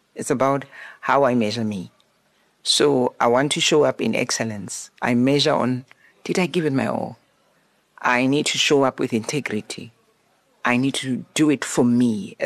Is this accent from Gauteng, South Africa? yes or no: no; Limpopo, South Africa; born there; I was born in Limpopo.